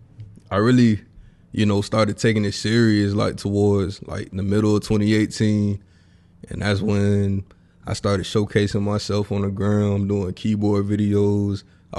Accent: Tampa, Florida, United States; yeah, I was actually, I was born in Progress Village, the south side. Then I grew up on the north side of Tampa, and that's pretty much where I've been, like, since.

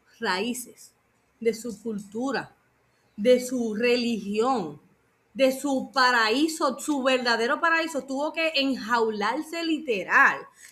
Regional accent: Puerto Rico; y nosotros como puertorriqueños vamos a tener

